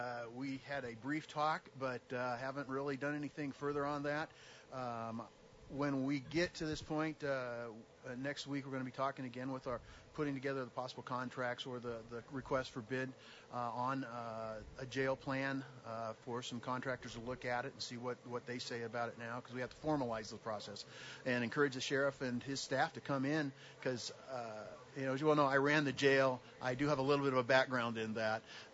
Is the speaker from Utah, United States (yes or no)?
no; Iowa, United States; I grew up in Iowa originally and relate to all those snowstorms and roads.